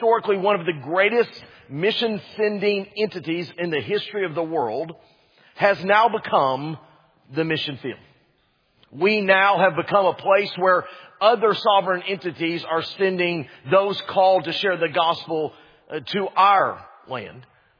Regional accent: Dallas-Fort Worth, Texas, United States; one of the sports curses of my life is that I was born and reared in the Dallas-Fort Worth area when the Dallas Cowboys were actually good.

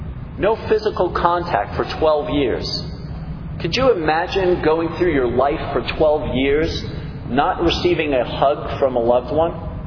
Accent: New York City, New York, United States; But I grew up in New York City, the largest city in the United States, population-wise.

